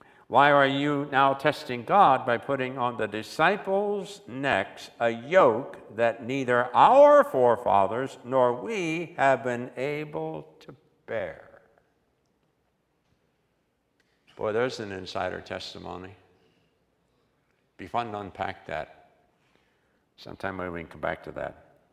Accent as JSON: {"language": "English", "region": "West Virginia", "country": "United States", "said": "I'm from West Virginia. I'm not used to be considered cultured. I'm used to being considered hick."}